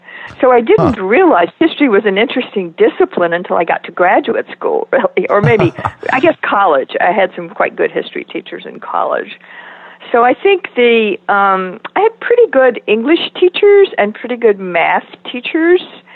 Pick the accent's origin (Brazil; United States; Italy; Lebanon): United States; New Albany, Mississippi; I grew up in northern Mississippi, in a town called New Albany, which is about 30 miles from Oxford, where the University of Mississippi is.